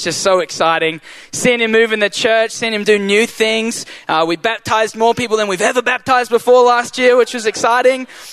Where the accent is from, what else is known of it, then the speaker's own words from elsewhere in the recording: Australia; now in Taiwan; I'm from Taiwan. Well, I'm from Australia, but I live in Taiwan. Recently from Taiwan to Australia.